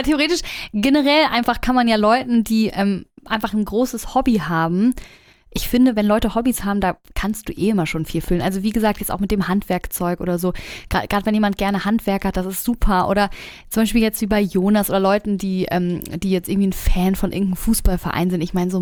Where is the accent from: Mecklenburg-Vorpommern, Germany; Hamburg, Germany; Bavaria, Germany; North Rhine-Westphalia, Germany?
Bavaria, Germany; Und wir kommen ja aus Bayern